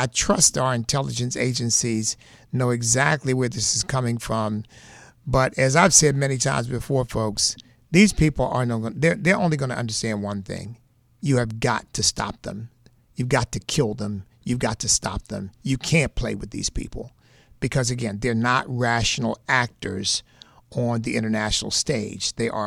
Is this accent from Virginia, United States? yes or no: yes; Virginia, United States; Let's go to Susan in my home state of Virginia.